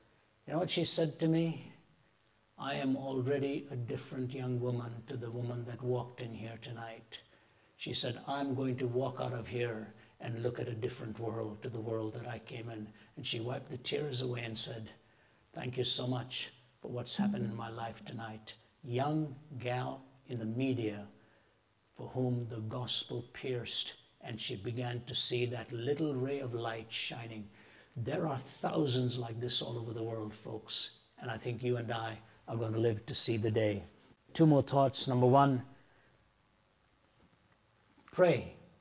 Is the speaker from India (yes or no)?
yes; Delhi, India; when I grew up in Delhi